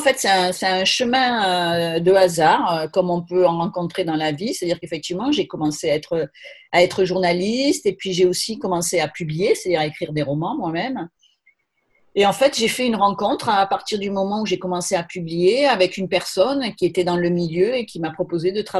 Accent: Montpellier, Occitanie, France; also born or lived in Aveyron; now in Paris, France; Moi, j'ai passé toute mon enfance, pas dans l'Aveyron, mais à Montpellier. En fait, depuis l'âge de 7 ans, je vivais à Montpellier. Donc, j'ai fait mes études universitaires à Montpellier.

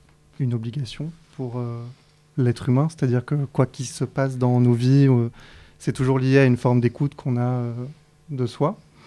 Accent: Montpellier, Occitanie, France; now in Marseille, France; j'ai 32 ans. Je me suis installé à Marseille il y a à peu près un an. Je suis originaire de Montpellier.

